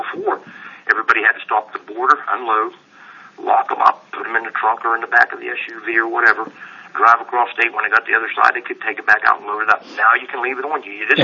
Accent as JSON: {"language": "English", "region": "West Virginia", "country": "United States", "said": "I'm from West Virginia."}